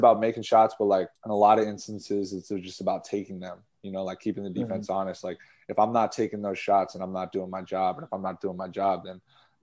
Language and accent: English; Boston, Massachusetts, United States; You know, I grew up in Boston, around Boston.